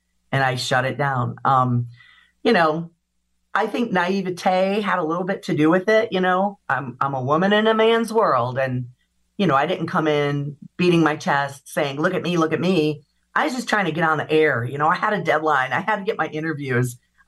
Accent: New York, United States; I grew up in Western New York. That's my jam.

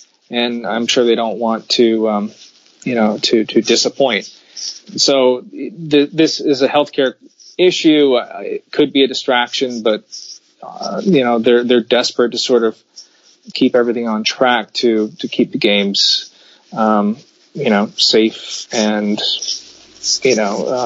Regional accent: United States; I'm an American, I presume you are too, Ryan

